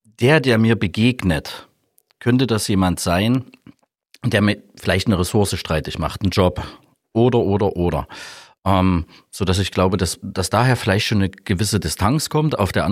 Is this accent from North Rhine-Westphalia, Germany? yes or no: no; Saxony, Germany; Die Frage darf ich als Sachse beantworten.